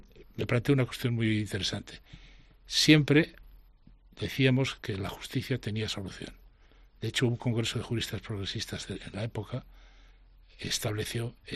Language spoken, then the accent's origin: Spanish; Teruel, Aragon, Spain; now in Zaragoza, Spain; Eso sí, de Aragón sí. Pero claro, claro. Es que mi patria chica es Teruel.